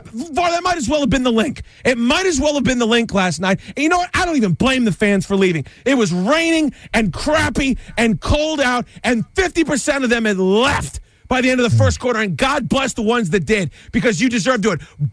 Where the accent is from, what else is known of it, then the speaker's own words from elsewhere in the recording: Springfield, Virginia, United States; now in Burke, United States; in Springfield, Virginia. I live in Sunset Woods Court in Burke, Virginia. I went to George Mason University. I'm Northern Virginia. I'm D.C.